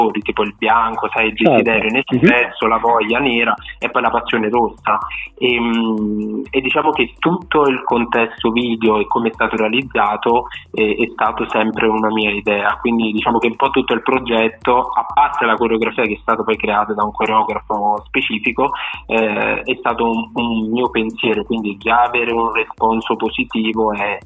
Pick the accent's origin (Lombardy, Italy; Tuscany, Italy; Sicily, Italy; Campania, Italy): Campania, Italy; Naples; diciamo che da napoletano posso dire che non so manco dire mamma e papà